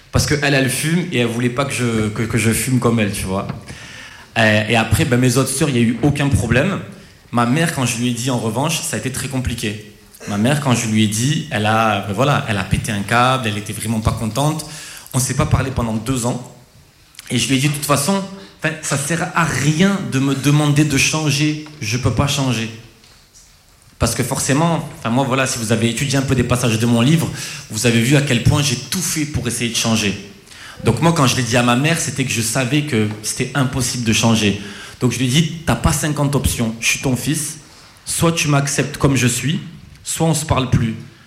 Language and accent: French; France; born there; Donc moi, je suis d'origine tunisienne, hein, je suis né en France. Alors je suis français, mais mes parents, ils sont originaires de Tunisie.